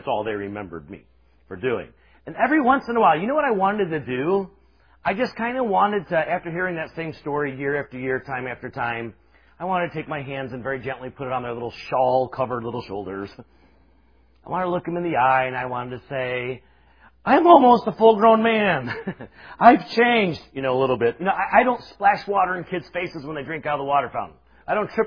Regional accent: Star, South Carolina, United States; I grew up in Star, South Carolina, and most of you have absolutely no idea where that is. It's about an hour south of Greenville. I grew up in a small church.

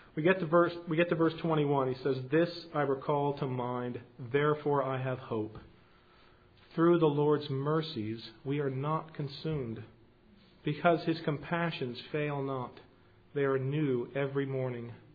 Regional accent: Columbus, Ohio, United States; I grew up in Columbus, Ohio. I have a natural attachment to Ohio State because it's in Columbus, Ohio.

